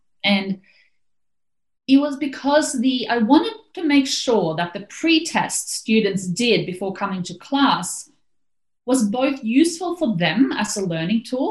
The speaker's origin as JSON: {"language": "English", "country": "Norway", "tie": "born or raised there", "said": "So as you mentioned, I grew up in Norway."}